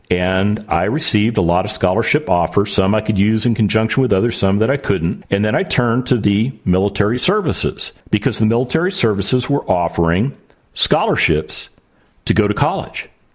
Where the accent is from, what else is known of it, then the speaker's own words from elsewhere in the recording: Las Vegas, Nevada, United States; We actually had to go to the University of Nevada, Las Vegas, because I grew up in Las Vegas